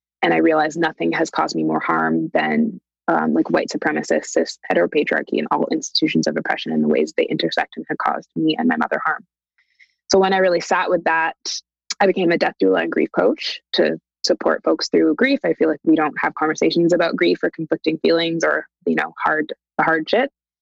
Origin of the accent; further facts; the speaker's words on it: Canada; So I'm Canadian, born and raised in Canada.